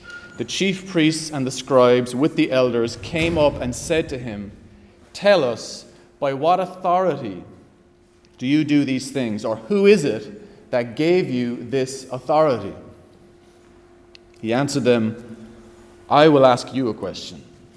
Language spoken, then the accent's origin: English; Cork, Munster, Ireland; accent: Cork; I felt like as I was traveling on the plane back, my Cork accent was just getting thicker, so it's wonderful to be here.